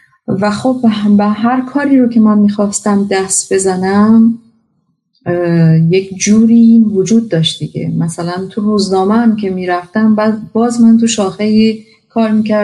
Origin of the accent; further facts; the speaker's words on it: Abadan, Khuzestan, Iran; also born or lived in Tehran; من متولد تهرانم، بزرگ شده جنوب ایران، آبادان.